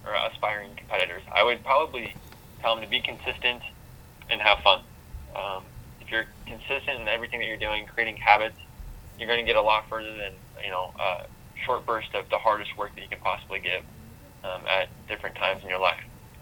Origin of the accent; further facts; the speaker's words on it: Idaho, United States; now in Indianapolis, United States; You know, I grew up in Idaho, and so I definitely have a little bit of a country phase in me.